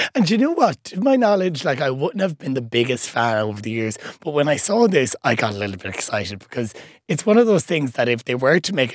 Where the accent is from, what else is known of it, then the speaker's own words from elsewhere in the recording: Ireland; Maybe it's because we're Irish that we're attracted to the Irish accent